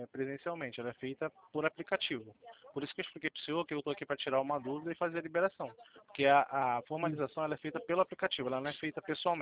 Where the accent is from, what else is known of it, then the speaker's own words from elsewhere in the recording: Rio de Janeiro, Brazil; Eu sou do Rio de Janeiro.